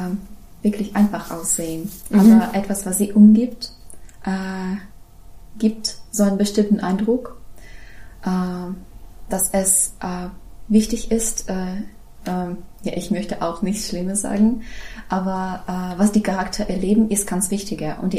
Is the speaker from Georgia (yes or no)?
no; Ukraine; German is a second language; Ich komme aus der Ukraine und ich habe etwas miterlebt